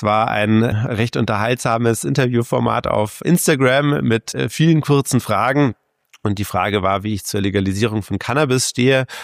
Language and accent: German; Munich, Bavaria, Germany; Ich bin Münchner, gehe schon immer, denn immer jetzt nicht, natürlich erst seitdem ich 16 bin, gerne auf die Wiesen